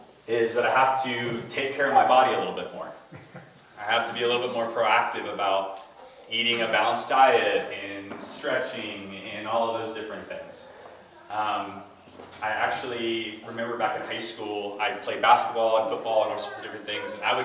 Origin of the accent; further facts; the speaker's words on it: Missouri, United States; And I'm originally from Missouri, so my friends and I, we kind of were known as the Missouri boys.